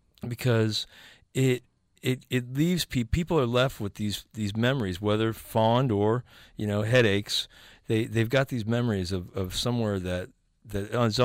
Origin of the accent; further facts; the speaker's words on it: Metairie, Louisiana, United States; born there; I was born there. Yeah, we were born. I was born in Lakeside Hospital in Metairie.